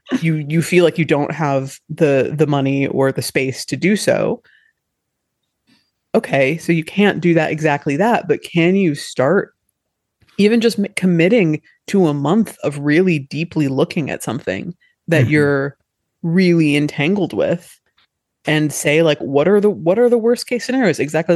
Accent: United States; Well, it's, I mean, maybe because I am American, part of me is like, don't tell me not to have notions.

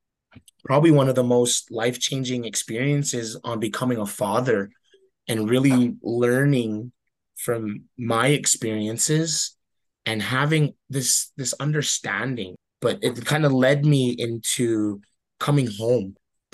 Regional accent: Blackfeet Reservation, Montana, United States; born and raised on the Blackfeet Reservation. I work for the state of Montana under DPHHS as a zero suicide grant manager.

